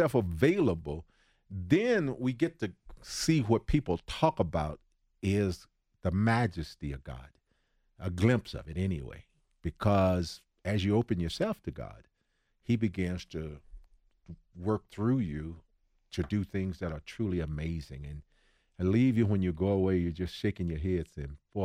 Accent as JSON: {"language": "English", "town": "St. Louis", "region": "Missouri", "country": "United States", "tie": "born or raised there", "said": "growing up in St. Louis, Missouri, and all the stuff I went through."}